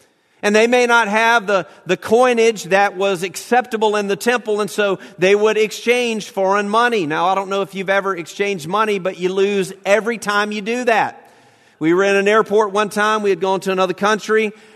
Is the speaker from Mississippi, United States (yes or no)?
yes; Mississippi, United States; born there; and I was born in Mississippi, and I draw out my eyes sometimes, like that's how He made me.